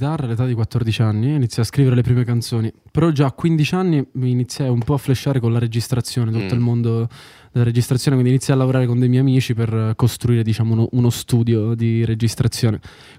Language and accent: Italian; Sicily, Italy; moved away as an adult; Io sono siciliano, ormai sto in Toscana da 5 anni